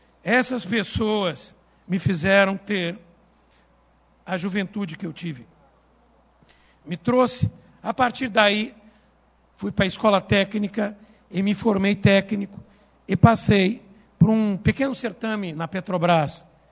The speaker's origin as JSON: {"language": "Portuguese", "town": "Pelotas", "region": "Rio Grande do Sul", "country": "Brazil", "tie": "born or raised there", "said": "Nasci em Pelotas, no Rio Grande do Sul, ali vivi minha infância."}